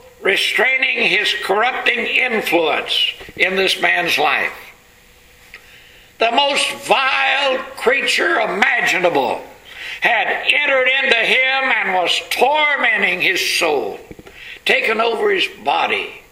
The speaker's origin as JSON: {"language": "English", "region": "Texas", "country": "United States", "tie": "born or raised there", "said": "Where I grew up down in Texas, they called them hogs or pigs."}